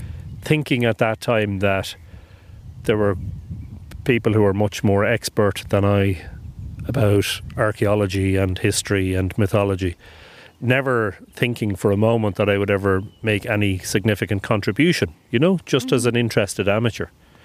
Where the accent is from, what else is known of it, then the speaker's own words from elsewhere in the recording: Drogheda, Leinster, Ireland; I live in the Boyne Valley. I was born in Drogheda and I've lived there all my life.